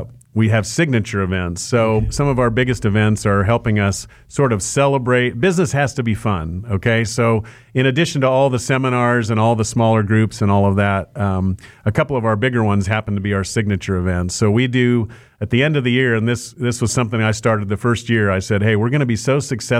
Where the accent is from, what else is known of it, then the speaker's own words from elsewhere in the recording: Hillsboro, Kansas, United States; Yeah, Hillsborough, Kansas, home of Tabor College.